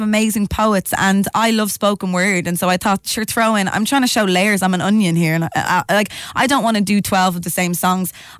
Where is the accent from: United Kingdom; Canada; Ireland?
Ireland; now in Los Angeles, United States; Living in LA, being an Irish girl, finding yourself, becoming a woman